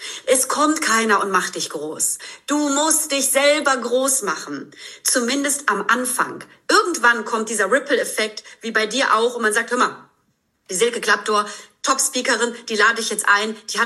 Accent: Rhineland-Palatinate, Germany; Ich bin aus dem Ahrtal. Es ist hier meine Heimat.

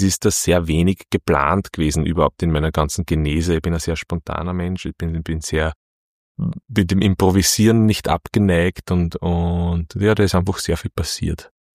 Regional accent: Linz, Upper Austria, Austria; Ich bin aufgewachsen mitten in Linz. Meine Eltern haben am Römerberger Wohnung gehabt und war sonst früher bei meinen Großeltern da im Kaplanhofviertel unterwegs. War in der Römerschule, Römerbergschule, Volksschule, war in der im Gymnasium in der Fadingerstraße

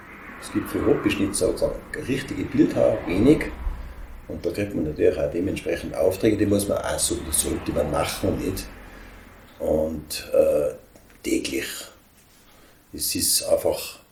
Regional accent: Hochfilzen, Tyrol, Austria; Wo ich herkomme, bin ein echter Hochfilzer.

